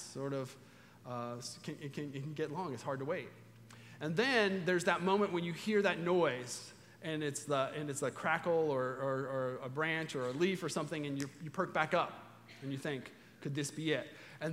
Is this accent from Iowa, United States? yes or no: no; Kentucky, United States; Yeah, we're mostly from Kentucky, so we get that.